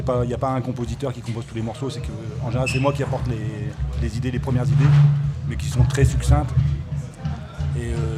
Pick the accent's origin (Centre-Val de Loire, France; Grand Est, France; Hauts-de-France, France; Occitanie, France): Hauts-de-France, France; Lille; avec Géraldine, on vient de Lille. On avait un groupe à Lille, on est parti de Lille